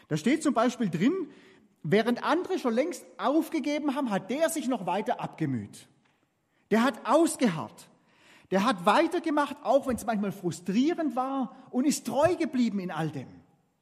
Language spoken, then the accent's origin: German; Southern Germany, Germany; das ist oft was ganz anderes, wie das, was wir als Süddeutsche oft drunter verstehen